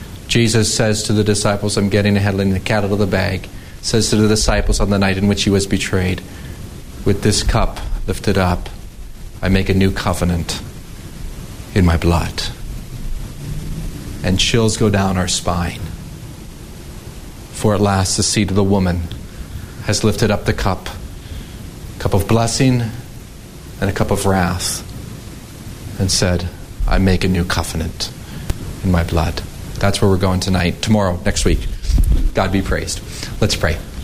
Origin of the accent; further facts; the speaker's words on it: Canada; She's from France. I'm from Canada.